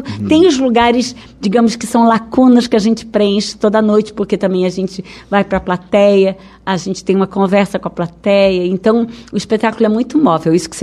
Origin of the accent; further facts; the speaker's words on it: Rio de Janeiro, Brazil; Não, eu não sou de São Paulo, eu sou do Rio.